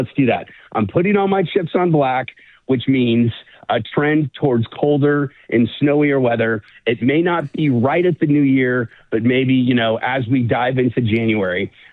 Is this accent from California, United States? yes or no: yes; San Francisco, California, United States; even though I grew up in San Francisco, so I was a 49er fan.